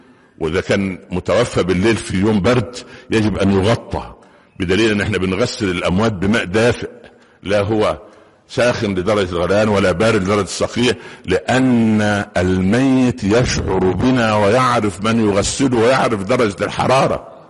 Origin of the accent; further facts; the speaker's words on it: Minya Governorate, Egypt; كانت عند مدينة عندنا في المنيا اسمها البهنسة مدينة صغيرة كده جنب بني مزار قرية